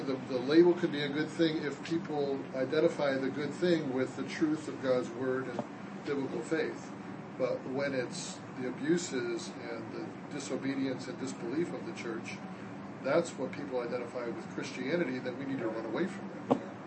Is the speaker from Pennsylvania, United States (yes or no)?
no; Chicago, Illinois, United States; Now, I'm from Chicago, so the Crown and Pritzker families have their names on buildings all over the place.